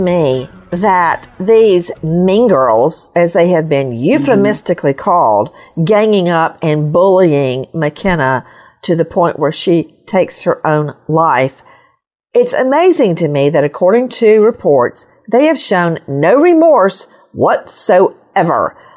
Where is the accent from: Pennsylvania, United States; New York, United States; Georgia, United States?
Georgia, United States; Macon; I was driving the twins to my hometown of Macon, Georgia